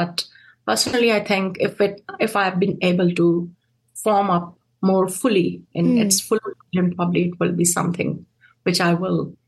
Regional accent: Pakistan; now in New Zealand; I feel like we have got a great history over here as Pakistani community.

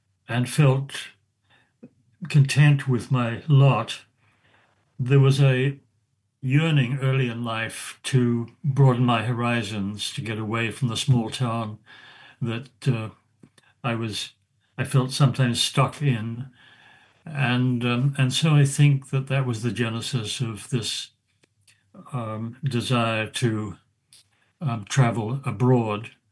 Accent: New Zealand; the power of a physical place, of landscape, for example, that is so much a part of being a New Zealander

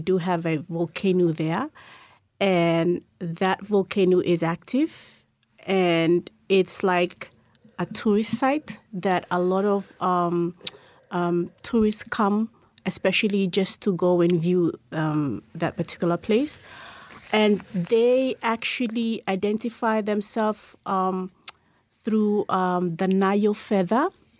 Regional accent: Penama, Vanuatu; For example, I come from Pentecost, from Panama province.

